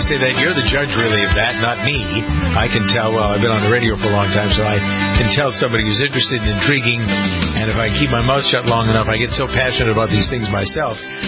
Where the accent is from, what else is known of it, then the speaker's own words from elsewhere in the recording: Boston, Massachusetts, United States; people thought I was a big city guy because I came from the Boston area